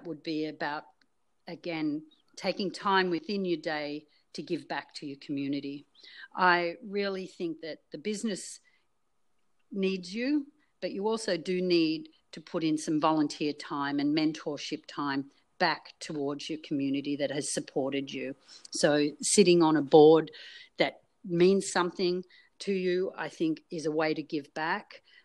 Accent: Australia; now in Canada; Well, I think I'll steer this one towards my Australian roots. Being an Aussie, I love the sound of the surf.

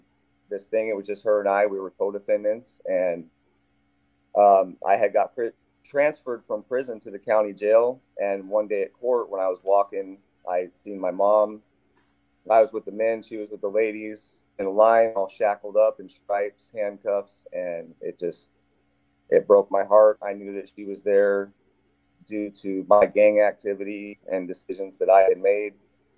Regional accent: Kankakee, Illinois, United States; I live in Arizona and I grew up here in Kankakee, Illinois a little bit

